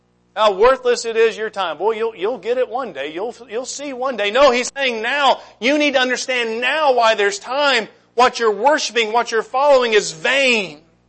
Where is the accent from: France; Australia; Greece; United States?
United States; Alabama; I grew up in Alabama. I went to the University of Alabama, so I am a football fan.